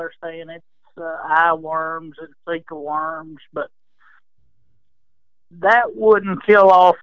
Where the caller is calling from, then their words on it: Memphis, Texas, United States; Memphis, Texas.